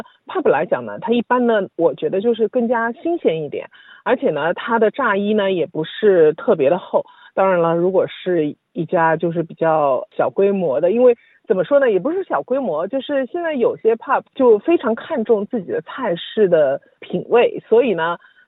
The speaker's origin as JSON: {"language": "Chinese", "country": "Australia", "said": "因为就是作为澳洲人的话，觉得塔塔酱就是海鲜的一个绝配嘛，"}